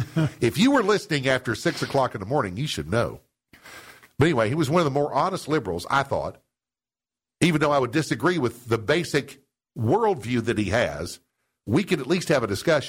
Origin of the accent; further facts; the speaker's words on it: Seymour, Tennessee, United States; I'm from Seymour. Y'all understand? I'm from Seymour, Tennessee. My dad was the doctor there for 30 years. I'm just from Seymour, okay?